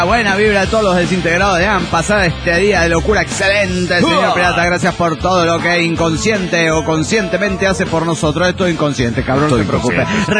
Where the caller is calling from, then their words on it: Puebla, Mexico; de Puebla, México.